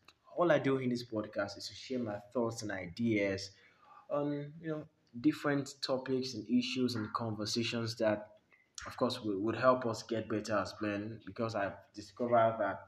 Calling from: Kaduna State, Nigeria; I come from Nigeria, I live in Nigeria, and as a matter of fact, I'm recording live from northwestern part of Nigeria, Kaduna State, and that's where I'm recording from.

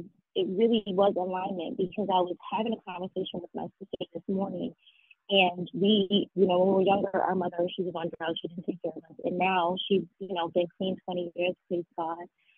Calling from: New York City, New York, United States; I'm calling from New York City.

